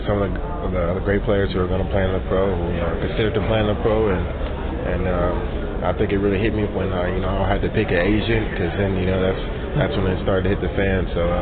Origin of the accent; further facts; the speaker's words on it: Dallas, Texas, United States; No, but I've been a huge fan of DeMarcus Ware since a little kid, because I grew up in Dallas